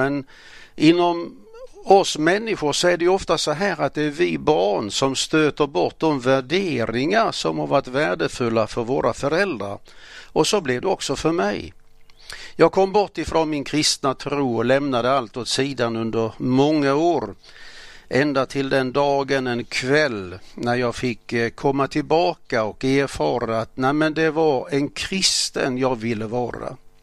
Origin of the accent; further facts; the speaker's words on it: Åsljunga, Skåne, Sweden; Jag är född i Skåne. I metropolen Åsljunga som ligger i Örkeljunga kommun. Jag växte upp på en plats där det samlades mycket folk året om. Mina föräldrar var föreståndare på en missionsgård.